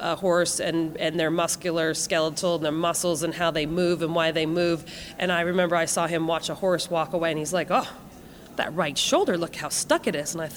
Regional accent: Manchester, Massachusetts, United States; Well, I started riding in, I grew up in Manchester, Massachusetts

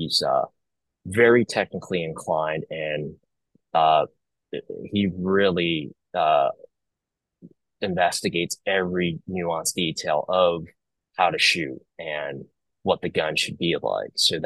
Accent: New York, United States; And growing up in New York, I never had the opportunity to shoot any pistols, at least easily.

